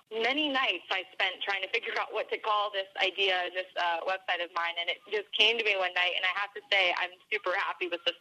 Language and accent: English; California, United States; I'm a jeans and t-shirt girl. I'm from Southern California.